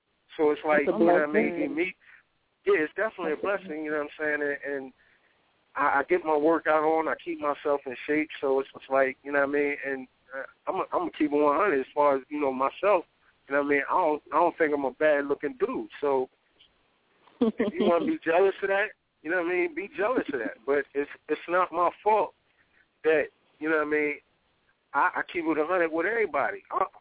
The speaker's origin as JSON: {"language": "English", "town": "Philadelphia", "region": "Pennsylvania", "country": "United States", "said": "I go, when I say I'm from Philly, we get respect."}